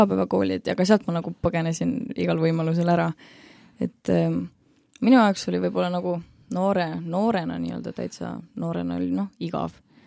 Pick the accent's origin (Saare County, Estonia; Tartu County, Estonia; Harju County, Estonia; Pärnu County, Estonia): Harju County, Estonia; Tallinn; olen 22, olen Tallinnast.